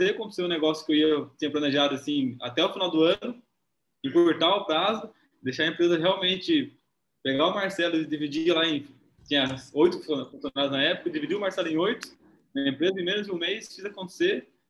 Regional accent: São Paulo, Brazil; como a gente é interior de São Paulo, a gente não tinha nem contato com o mercado drop, tráfego pago

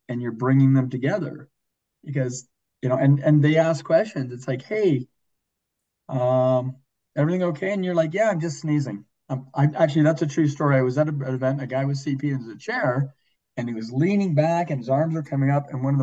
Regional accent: Victoria, British Columbia, Canada; Actually, I didn't know you were from Victoria. I grew up in Victoria.

